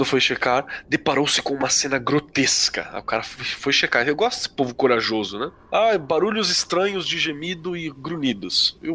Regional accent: Mafra, Santa Catarina, Brazil; Abraço pro pessoal de Mafra que tá ouvindo agora. Bota aí no comentário. Sou de Mafra.

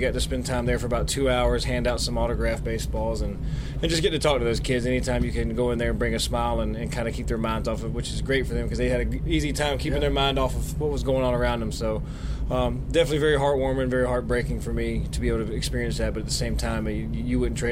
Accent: Effingham County, Georgia, United States; I got up early yesterday back home in my hometown of Effingham County, Georgia, then went to Savannah.

